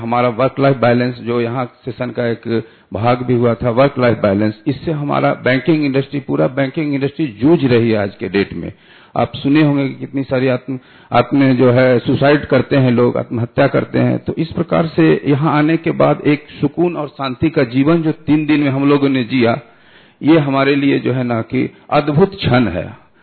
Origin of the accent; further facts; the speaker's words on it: Patna, Bihar, India; मैं पटना से आया हूं